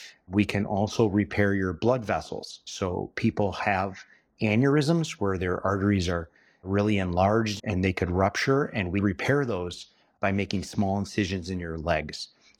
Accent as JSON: {"language": "English", "town": "Kenosha", "region": "Wisconsin", "country": "United States", "said": "I'm from Kenosha, Wisconsin. I'm a double badger. I went to Madison for both undergrad and medical school"}